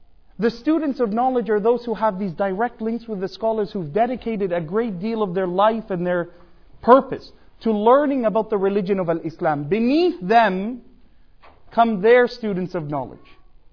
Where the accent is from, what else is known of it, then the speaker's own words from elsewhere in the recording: Canada; I'm from Canada, you're from the US.